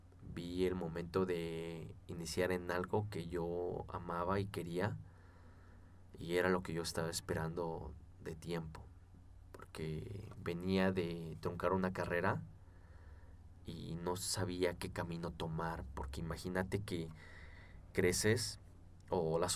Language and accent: Spanish; Mexico City, Mexico; yo soy de aquí, de la Ciudad de México. Y nací en una familia humilde, de escasos recursos.